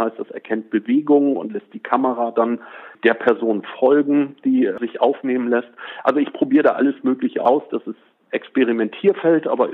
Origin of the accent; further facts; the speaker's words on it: Fehmarn, Schleswig-Holstein, Germany; born there; weil ich auf Fehmarn geboren bin. Ich liebe Fehmarn. Fehmarn ist meine Heimat, da bin ich gerne.